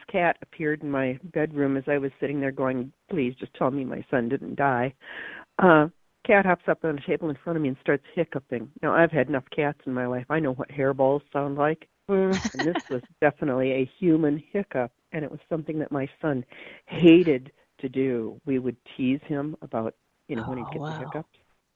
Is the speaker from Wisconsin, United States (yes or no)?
yes; Wisconsin, United States; Yes, I am. … I'm from Wisconsin.